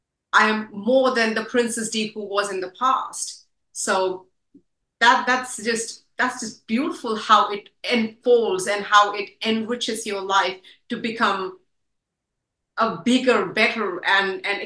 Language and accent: English; India; I am originally from India, and I was a very shy, conservative girl.